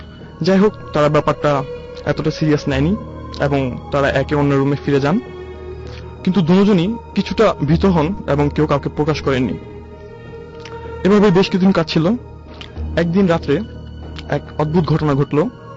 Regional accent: Dhaka, Dhaka Division, Bangladesh; এসেছি পুরান ঢাকার পুস্তকগুলো থেকে।

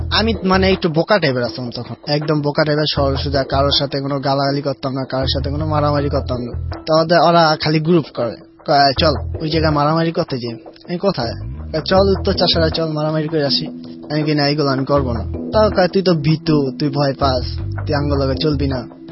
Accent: Narayanganj, Dhaka Division, Bangladesh; বাড়ি হয়েছে পঞ্চবটি চাঁদনি হাউজিং

